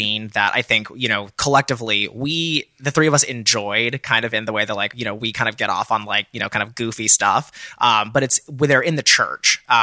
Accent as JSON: {"language": "English", "region": "Texas", "country": "United States", "tie": "born or raised there", "said": "I think that, you know, I grew up in Texas, and, you know, I'm not as rural as I think"}